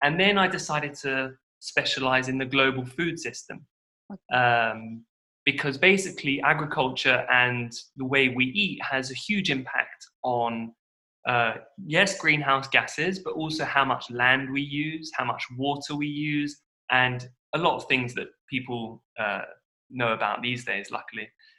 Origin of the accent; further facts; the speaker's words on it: London, United Kingdom; also born or lived in Paris, France; I was born in Paris, but my mom earned more money, so we moved to London when I was five. Mm-hmm. And then, I grew up in London like a normal middle-class kid living in the suburbs.